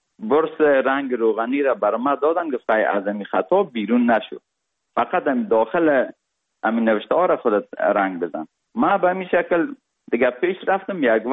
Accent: Kabul, Afghanistan; also born or lived in Parwan; تولدم در ولایت پروان شده و بعد از او 40 روزه بودیم که پدرم مرا کابل آورد، چون وظیفه ایشان در کابل بود و ما در سایه کوتی سنگی کابل بزرگ شدیم. ما 12 ساله بودم

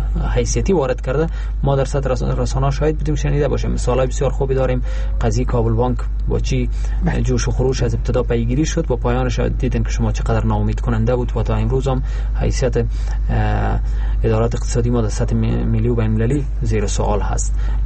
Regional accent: Afghanistan; ما به عنوان یک افغانی که هر روز دسترسی به رسانه دارم

